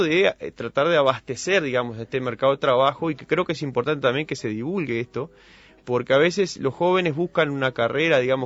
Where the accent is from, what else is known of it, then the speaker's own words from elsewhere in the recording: Uruguay; eso es la ley que nosotros nos hemos dado como uruguayos